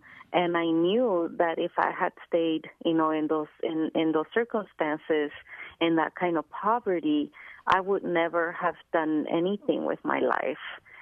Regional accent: Mexico; as a child, growing up in Mexico and then losing both my parents to the U.S., it was a very traumatic experience.

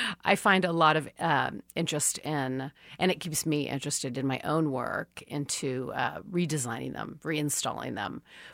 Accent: Palos Verdes, California, United States; I grew up in Palos Verdes, which is an upper middle class neighborhood.

